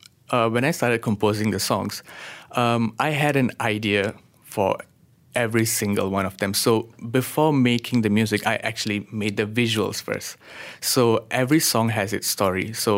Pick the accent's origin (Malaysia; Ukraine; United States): Malaysia; Being a Malaysian Indian, it's I'm very into traditional Indian music.